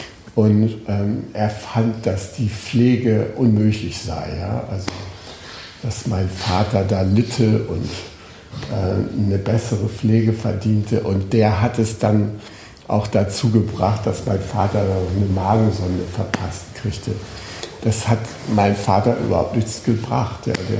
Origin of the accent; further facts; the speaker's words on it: Schleswig-Holstein, Germany; Ich komme aus Schleswig-Holstein und da gibt es so eine Redensart